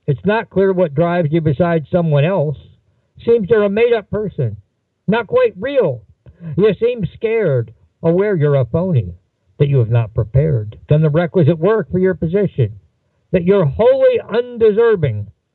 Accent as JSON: {"language": "English", "town": "Moonrock Lake", "region": "Ohio", "country": "United States", "tie": "born or raised there", "said": "Well, it's been another long week in Moonrock Lake, Ohio, my hometown at the end of the empire."}